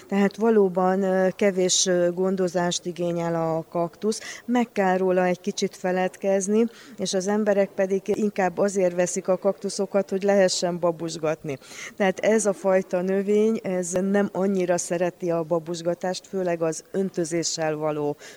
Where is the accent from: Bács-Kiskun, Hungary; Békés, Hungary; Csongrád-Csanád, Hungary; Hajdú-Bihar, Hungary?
Bács-Kiskun, Hungary; Kiskőrös; Magyarországról jöttünk Kiskörösről, a Pekóna kaktusz kertészetről.